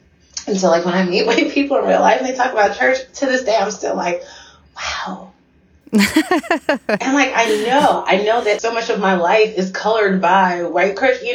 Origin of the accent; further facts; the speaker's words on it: Chicago, Illinois, United States; I grew up in Hyde Park, Chicago. So, this is where the Obamas were going to church.